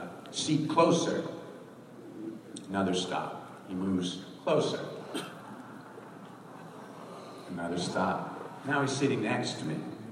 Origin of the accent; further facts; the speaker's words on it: San Francisco, California, United States; I grew up in San Francisco, and when I was 16, my parents took a trip to New York where I'd never been.